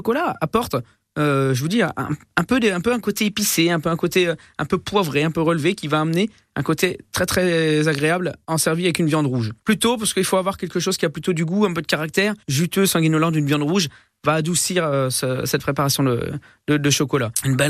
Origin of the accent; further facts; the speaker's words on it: France; Alors, le chocolat, on a peu l'habitude, nous, chez nous, en France, de le consommer dans les préparations salées.